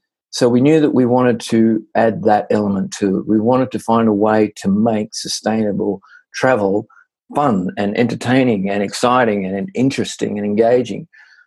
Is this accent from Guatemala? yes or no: no; Australia; I grew up in Australia, but yeah, my folks, they traveled through Europe when they were younger and the US